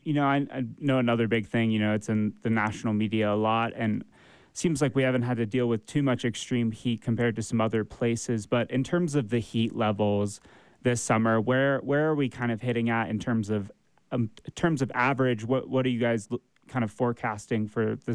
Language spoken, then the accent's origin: English; Midwest, United States; now in Utah, United States; I mean, I'm from the Midwest, and it's just incredible how dry and how much it helps my allergies.